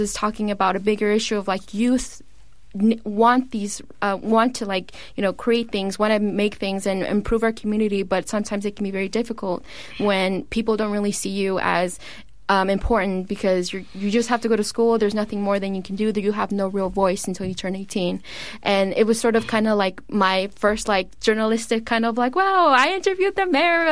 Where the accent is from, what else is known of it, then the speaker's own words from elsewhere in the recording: Oakland, California, United States; I'm originally from Oakland.